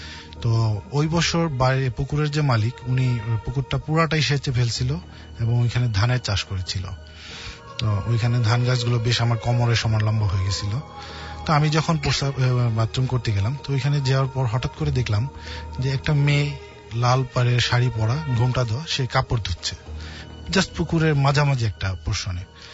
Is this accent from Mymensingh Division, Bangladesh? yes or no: no; Dhamrai, Dhaka Division, Bangladesh; আমার গ্রামের বাড়িটা হচ্ছে আপনার ধামরায়ের রুয়াল, আমাদের গ্রামের নামটা। তো আমি ওইখানেই থাকতাম, মানে এইচএসসিটা আর কি ওইখান থেকে আমি কমপ্লিট করেছি।